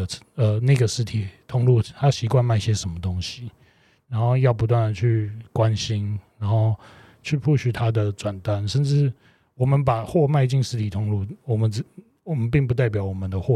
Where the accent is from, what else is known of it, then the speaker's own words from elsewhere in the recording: Taiwan; 像我们台湾人吧，华人我们都是被儒家思想的教育